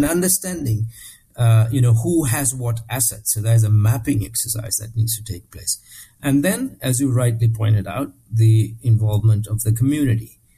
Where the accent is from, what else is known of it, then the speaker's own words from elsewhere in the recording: Sri Lanka; my home country, Sri Lanka